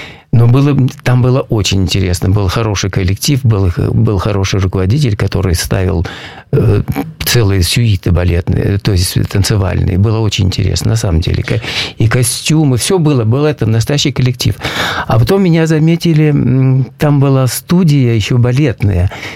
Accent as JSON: {"language": "Russian", "town": "Chelyabinsk", "region": "Chelyabinsk Oblast", "country": "Russia", "tie": "born or raised there", "said": "Нет, я родился в Челябинске"}